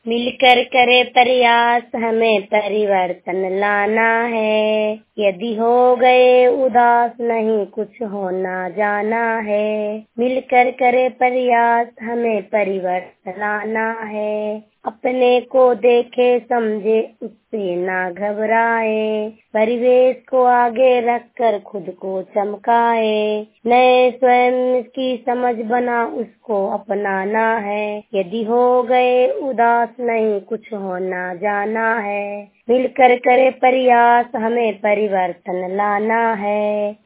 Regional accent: Chirogaon, Bihar, India; मैं हरनौत ब्लॉक चिड़ोगांव जिला नालंदा के रहने वाली हूँ

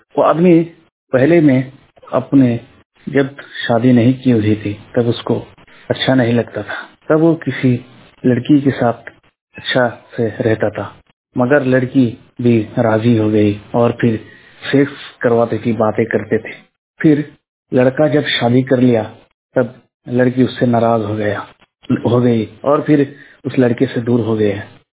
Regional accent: West Bengal, India; और मैं वेस्ट बंगाल का रहने वाला हूँ।

